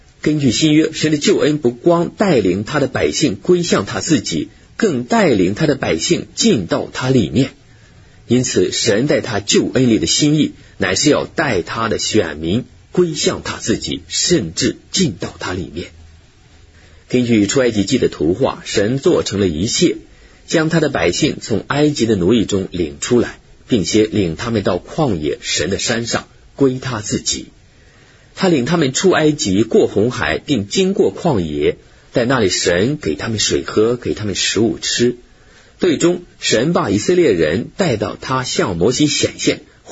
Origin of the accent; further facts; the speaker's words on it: northern China, China; born there; 我生在中国北方，冬天天气很严寒，许多年前我们的房间以煤炭取暖。